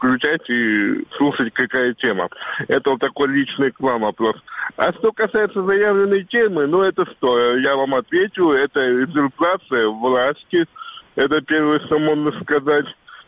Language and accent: Russian; Moscow, Russia; из Москвы, пойду голосовать против.